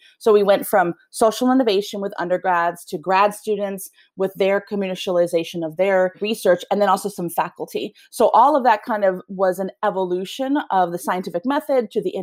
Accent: Venezuela; myself as a Latina, I'm originally from Venezuela and Italian.

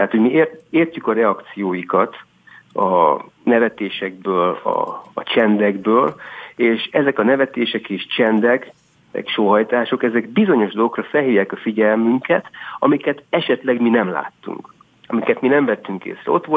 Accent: Debrecen, Hajdú-Bihar, Hungary; mi mindannyian debreceniek vagyunk, Debrecenbe jöttünk

